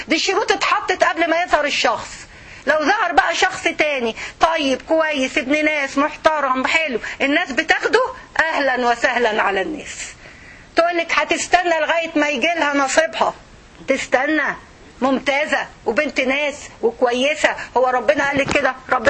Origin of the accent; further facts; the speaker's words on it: Egypt; والألماني عندنا في مصر أعلى دلوقتي شوي